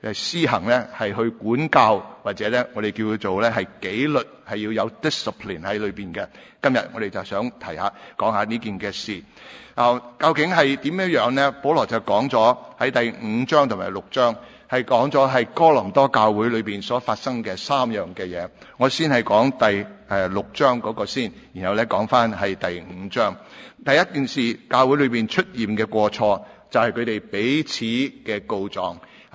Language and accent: Cantonese; China; 神亦都是爱我们其他的人，好像我们中国人一样